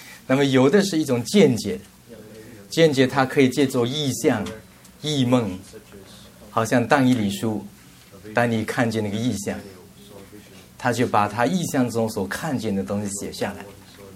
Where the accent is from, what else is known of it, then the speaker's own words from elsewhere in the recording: China; 不仅美国人读圣经，我们中国人也读。